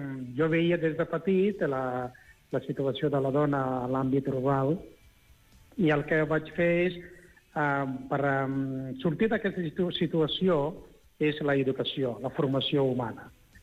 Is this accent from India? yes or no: yes; India; first language Telugu; Catalan is a second language; moved away; vaig néixer, bueno, vaig viure des d'infant a la Índia i de viure miserablement